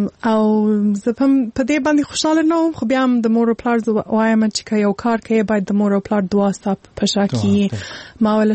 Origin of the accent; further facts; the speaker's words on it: Afghanistan; born there; زه په هغه ځای کې پیدا سوی یم. صحیح ده چې هلته لوی سوی نه یم، هلته مې درس ویل نه دی، خو مور و پلار مې افغانان دي، زه خپله افغان یم.